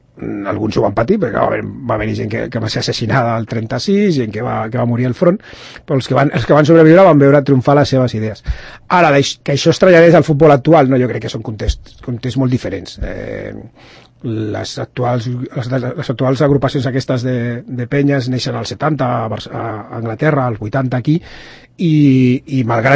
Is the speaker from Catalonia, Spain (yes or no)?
no; Madrid, Community of Madrid, Spain; perquè jo soc de Madrid